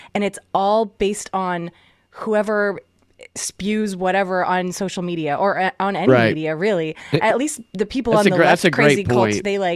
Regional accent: Boston, Massachusetts, United States; So I'm from Boston. So we were just diehard Patriots fans growing up just because.

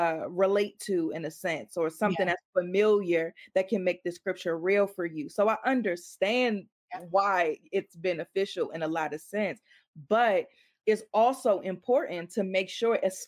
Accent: Maryland, United States; I am from Maryland. I'm talking about my rainforest.

